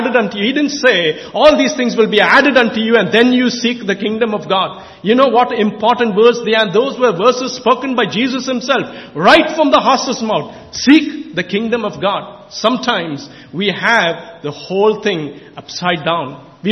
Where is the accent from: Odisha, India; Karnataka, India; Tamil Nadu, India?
Tamil Nadu, India; Chennai; I grew up in Chennai in India